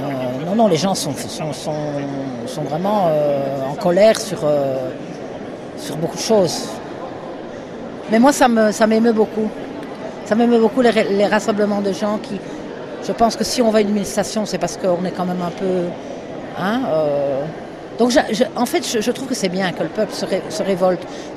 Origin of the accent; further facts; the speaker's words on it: Belgium; now in Spain; Maintenant, j'habite en Espagne, donc je suis plus... J'ai voulu comme ça. Je suis belge, je revendique être belge